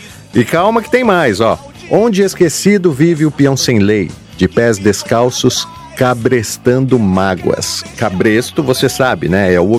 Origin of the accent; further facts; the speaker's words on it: São Paulo, Brazil; Mas aqui no interior de São Paulo, onde eu cresci